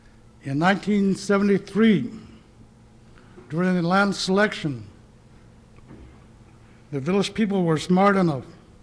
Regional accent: Alaska, United States; I come from the Tenachi Toyan region, 1991 issues, the way my people in the Yukon Flats see it, the village people are not in jeopardy.

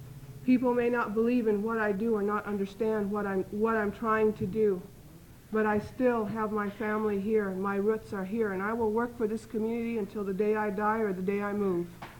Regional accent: Nevada, United States; now in Saxman, United States; I'm from the state of Nevada, and I've lived here in Saxman for 13 years in the Ketchikan area and 10 years in Saxman.

